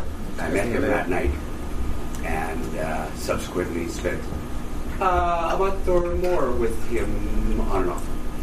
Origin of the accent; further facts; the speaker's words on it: Montreal, Quebec, Canada; And I come from Montreal